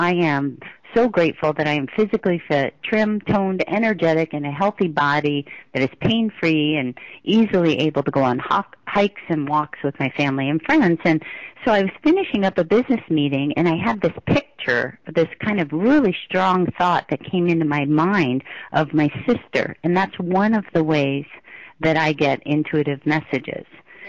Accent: Hawaii, United States; since I'm from Hawaii, I just commented, you know, that it was a freckle.

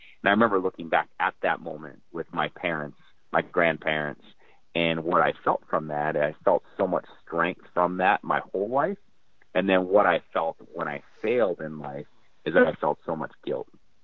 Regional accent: North Dakota, United States; When you say that, I initially think of I grew up in North Dakota, small family farm. All my family were immigrants, and we grew up hardworking family.

